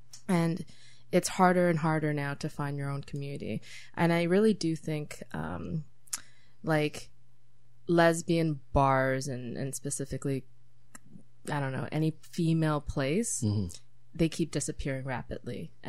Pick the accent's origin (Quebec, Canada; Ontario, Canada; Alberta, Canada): Ontario, Canada; Toronto; because I'm from Toronto, I remember being like 16